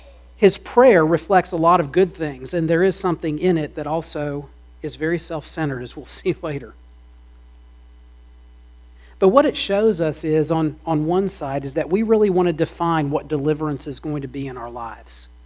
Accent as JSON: {"language": "English", "region": "Ohio", "country": "United States", "tie": "born or raised there", "said": "Growing up in Ohio, tornadoes were not uncommon"}